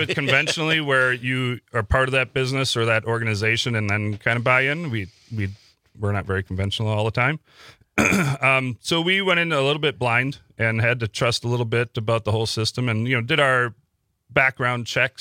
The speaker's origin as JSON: {"language": "English", "town": "Bellevue", "country": "United States", "tie": "born or raised there", "said": "Well, I grew up in Bellevue, and then once I got a little older after college"}